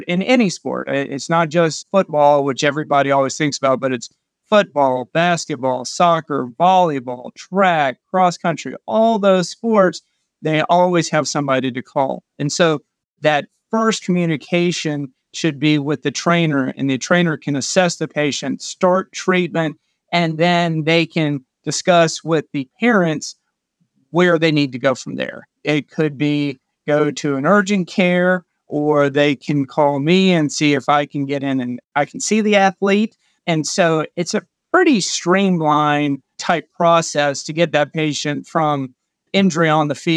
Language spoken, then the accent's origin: English; Georgia, United States; I was born and raised in the Golden Isles. I live on St. Simon's Island. Actually, my family is four generations in this area.